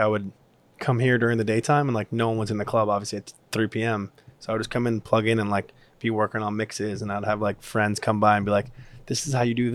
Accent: New York, United States; but I'm a New Yorker at heart, and I think like that foundation was really important for me to be able to navigate LA the way I did.

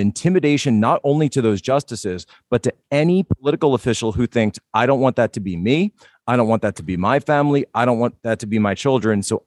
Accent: Philadelphia, Pennsylvania, United States; I'm from the Philadelphia area myself

